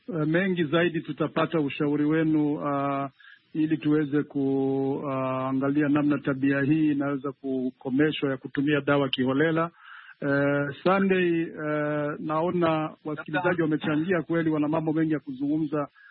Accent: Burundi; mimi natoka Burundi

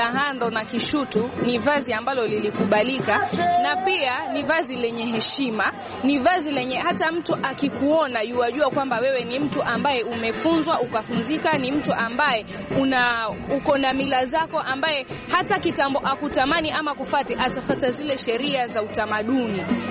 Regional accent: Rabai, Kilifi County, Kenya; mimi ni Mrabai, natoka Rabai.

